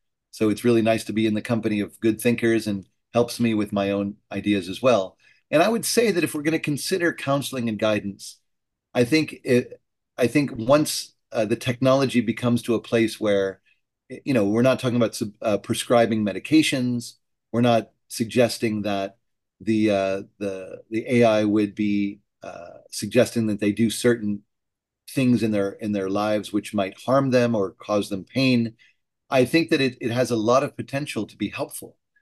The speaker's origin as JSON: {"language": "English", "town": "Chicago", "region": "Illinois", "country": "United States", "also_born_or_lived": "New Orleans / New York City", "lives_now": "Austin, United States", "said": "I've been in Austin for 25 years. I come from the Chicago area. I've lived in New Orleans and New York City"}